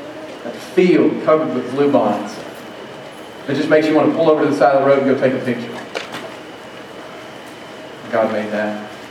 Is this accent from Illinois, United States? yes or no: no; Louisiana, United States; I came from Louisiana, and to me, there's the sight of a bayou early in the morning, lined with cypress trees, just Spanish moss just hanging off them